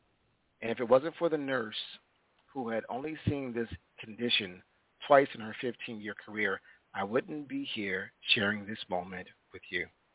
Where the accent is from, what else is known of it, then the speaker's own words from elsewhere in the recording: Baltimore, Maryland, United States; So I grew up in Baltimore City in a place called Northwest Baltimore, or Garrison, the Garrison area, also called Hanlon Park.